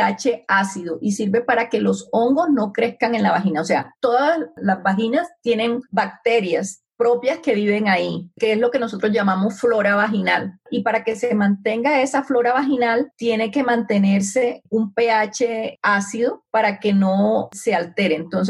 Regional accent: Planeta Rica, Córdoba, Colombia; Yo soy de Planeta Rica, Córdoba.

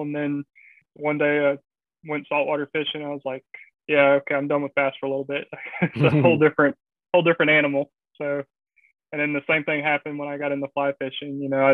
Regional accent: Fort Myers, Florida, United States; now in Fort Lauderdale, United States; I was born and raised over in Fort Myers, Florida, so on the other coast. Now I'm in the Fort Lauderdale area.

